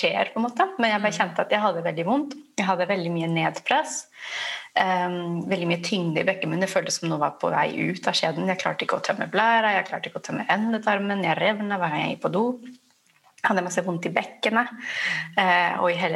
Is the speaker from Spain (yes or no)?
yes; Spain; now in Norway; men jeg vokste opp i Spania.